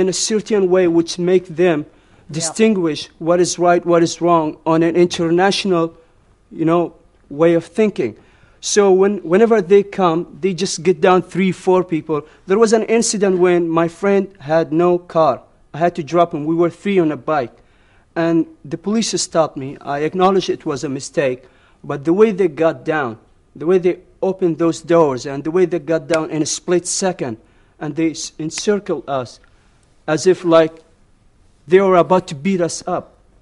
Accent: Afghanistan; now in India; I'm from Afghanistan, so I want to explain my four-year experiences here. So I would say that I have been here for the last 4 years

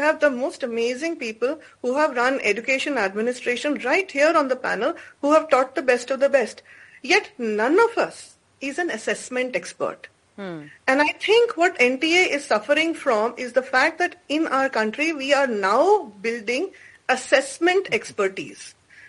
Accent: India; I grew up with exams in India. We had excellent exams. We trusted.

